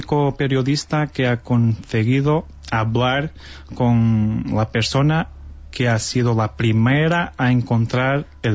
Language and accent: Spanish; Portugal; Spanish is a second language; Soy el primero portugués.